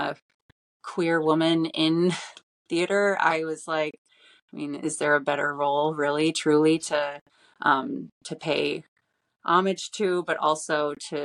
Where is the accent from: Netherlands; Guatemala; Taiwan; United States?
United States; Sterling Heights, Michigan; I grew up in Sterling Heights.